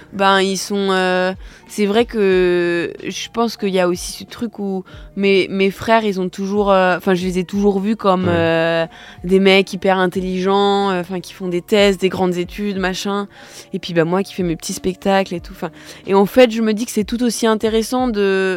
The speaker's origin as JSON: {"language": "French", "town": "Nevers", "region": "Bourgogne-Franche-Comté", "country": "France", "said": "je viens de Nevers qui est une plus petite ville"}